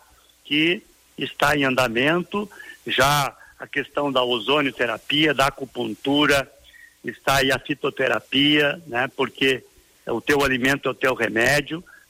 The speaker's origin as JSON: {"language": "Portuguese", "town": "Soledade", "region": "Rio Grande do Sul", "country": "Brazil", "said": "Então, vamos lá, eu sou lá de Soledade"}